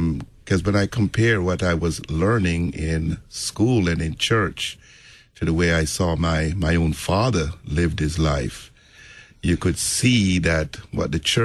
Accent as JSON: {"language": "English", "country": "Jamaica", "tie": "born or raised there", "said": "And went also to Catholic school pretty much all my childhood life in Jamaica."}